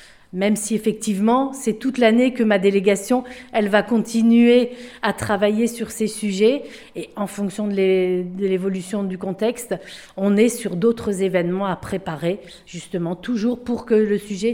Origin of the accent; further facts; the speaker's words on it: Marcq-en-Barœul, Hauts-de-France, France; on est des Marcquoises